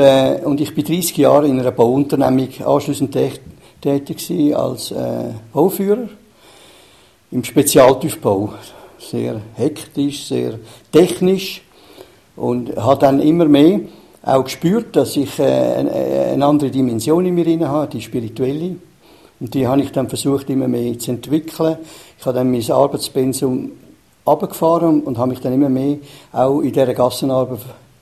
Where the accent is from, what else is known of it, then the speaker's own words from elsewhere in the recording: Zurich, Switzerland; ist aufgewachsen in Zürich, im Niederdorf, vor 72 Jahren. Und ich war immer Zürich-orientiert gewesen. Und meine Eltern, meine Grosseltern sind ursprünglich aus Italien und ich bin da in die Schule gegangen und habe da die meiste Zeit in der Schweiz gelebt